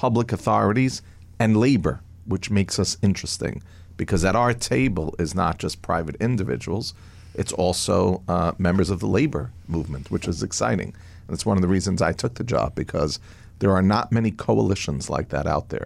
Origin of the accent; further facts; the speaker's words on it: Brooklyn, New York, United States; you forget I'm from Brooklyn and Sicilian